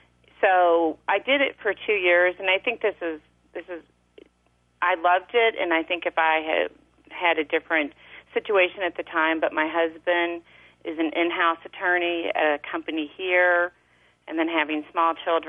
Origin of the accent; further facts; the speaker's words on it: Louisville, Kentucky, United States; My husband and I had moved home to Louisville, Kentucky, which is my hometown